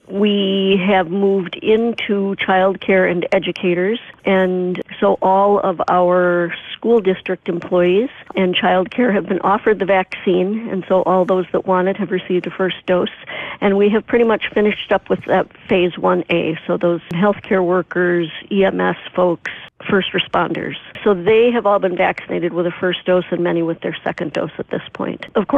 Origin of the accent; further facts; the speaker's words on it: Minneapolis, Minnesota, United States; now in Two Harbors, United States; I grew up in South Minneapolis, and that's where I moved from.